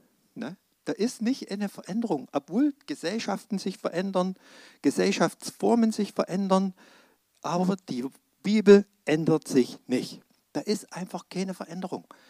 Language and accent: German; Saxony, Germany; bin da zwar nicht mächtig, weil ich aus Sachsen komme, aber ich finde das total genial.